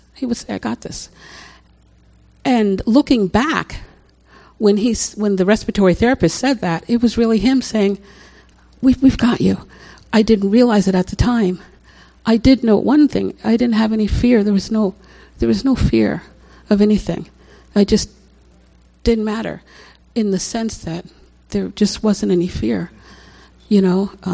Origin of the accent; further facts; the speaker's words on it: United States; This is my home country of America.